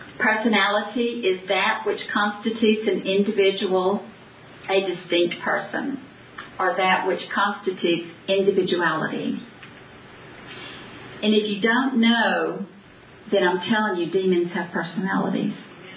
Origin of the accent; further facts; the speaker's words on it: United States; born there; I thank God that I was born in America.